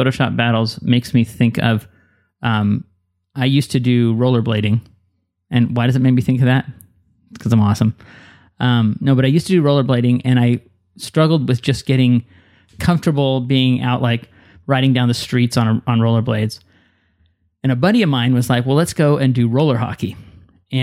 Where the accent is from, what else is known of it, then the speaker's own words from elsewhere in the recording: Montana, United States; But to clarify, I grew up in Montana, and we did not have TV until the 90s.